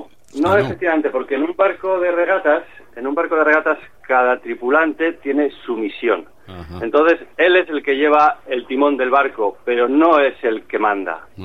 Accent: Laredo, Cantabria, Spain; moved away; aunque saben que soy de Laredo, pero es que llevo aquí más años que casi que... No, claro, llevo aquí más años que en Laredo.

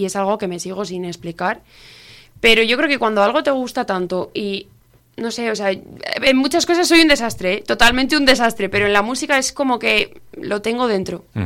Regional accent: Laredo, Cantabria, Spain; now in Gama, Spain; soy de aquí, de este pueblo tan bonito, de Laredo. y vivo actualmente en Gama

